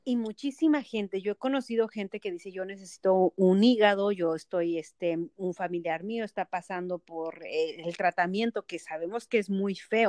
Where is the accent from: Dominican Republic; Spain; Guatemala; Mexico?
Mexico; en la comunidad mexicana, tú y yo somos de México.